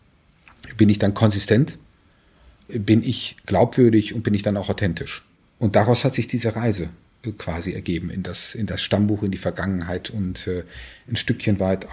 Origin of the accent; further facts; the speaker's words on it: North Rhine-Westphalia, Germany; Und so als Westfale, wenn ich das sagen kann, ist man natürlich von Natur aus ein bisschen stur und dickköpfig.